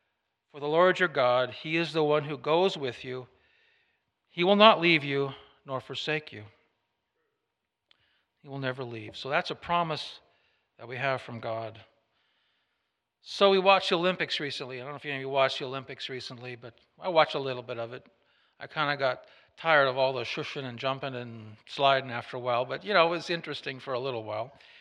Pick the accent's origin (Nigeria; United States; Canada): Canada; because I'm not about German, I'm from Canada, so my people, they did pretty well.